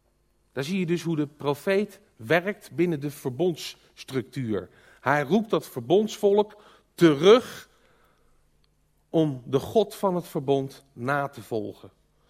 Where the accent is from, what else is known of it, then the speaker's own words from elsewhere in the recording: North Brabant, Netherlands; Ik hoor zoveel mensen bij ons in Brabant waar veel minder gelovigen wonen.